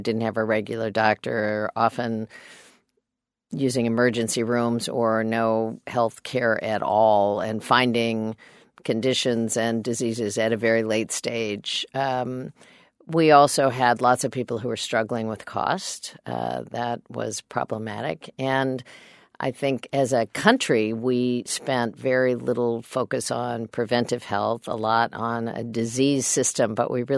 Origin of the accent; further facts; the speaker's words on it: Kansas, United States; Well, I'm a Democrat from Kansas, so I have to be an optimist.